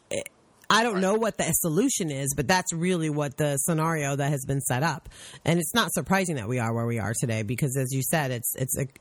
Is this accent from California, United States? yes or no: no; New York City, New York, United States; the other thing that people don't take into account is that I'm from New York City. I grew up there.